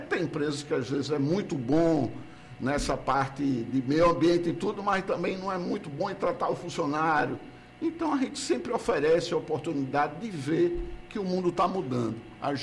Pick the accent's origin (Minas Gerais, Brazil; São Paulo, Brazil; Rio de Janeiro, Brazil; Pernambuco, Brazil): Pernambuco, Brazil; Recife; now in Petrolina, Brazil; eu me orgulho muito de morar em Petrolina. Eu sou de Recife, moro aqui.